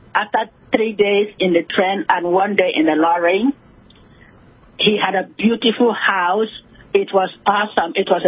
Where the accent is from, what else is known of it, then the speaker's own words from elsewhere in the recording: Nigeria; I'm a Nigerian.